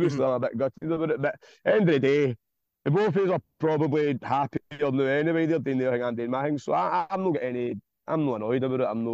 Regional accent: Glasgow, Scotland, United Kingdom; ran the Fairfield Club in Govan, which is in my hometown.

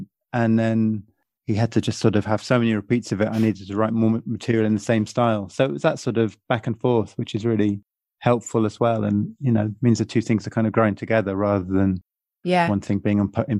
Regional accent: England, United Kingdom; which, being English, you feel, you know, awkward about trying, going for.

